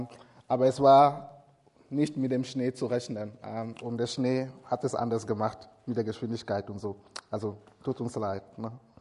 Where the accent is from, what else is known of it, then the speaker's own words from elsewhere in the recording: Cameroon; 30 Jahre alt bin ich, aus Kamerun komme ich ursprünglich.